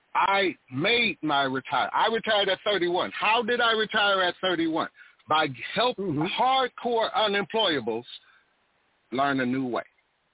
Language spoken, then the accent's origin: English; New Orleans, Louisiana, United States; now in Sacramento, United States; I'm from New Orleans originally, born in the projects.